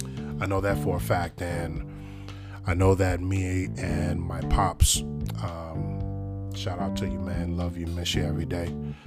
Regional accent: Michigan, United States; especially here in my home state of Michigan

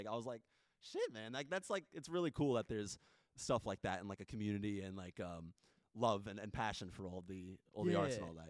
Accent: New York, United States; But growing up on Long Island, it's like 45 minutes to, it could be over an hour out from the city, but you're still like on New York.

